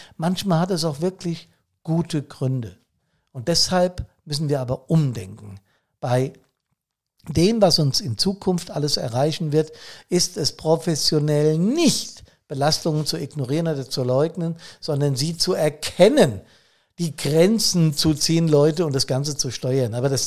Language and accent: German; Hesse, Germany; born or raised there